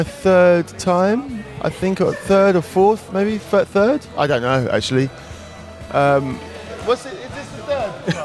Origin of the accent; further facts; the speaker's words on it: United Kingdom; now in France; I am completely Franglish, you know. Like I'm not really English anymore. I mean, I am English, but I'm French too.